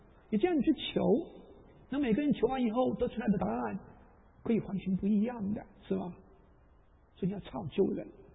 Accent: China; 比如说你要喝血，我们中国人吃猪血的

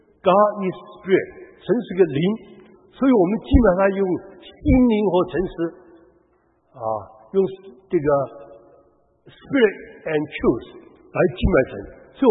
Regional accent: China; 因为你我们中国人拜偶像拜什么，这是一个木头挪，这是不对的。

